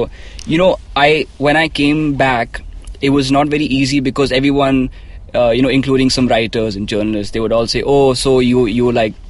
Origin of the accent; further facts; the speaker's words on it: Australia; I came from Australia, which is very new world.